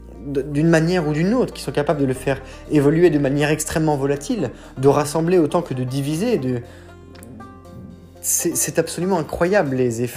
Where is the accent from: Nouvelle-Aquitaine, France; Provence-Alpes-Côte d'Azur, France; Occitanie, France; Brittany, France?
Brittany, France; je vais me baser sur les Bretons, la Bretagne, puisque je suis originaire de Bretagne